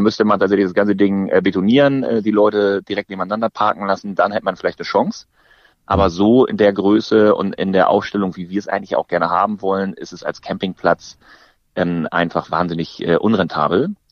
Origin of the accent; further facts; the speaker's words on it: Northern Germany, Germany; Ich muss gestehen, selbst als Norddeutscher, ich kannte das vorher auch nicht.